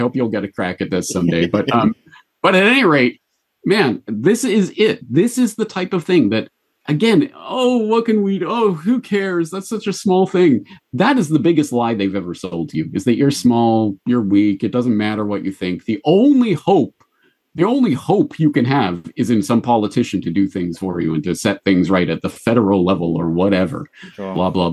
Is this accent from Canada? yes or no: yes; Canada; And even as a Canadian, I come from the Canadian system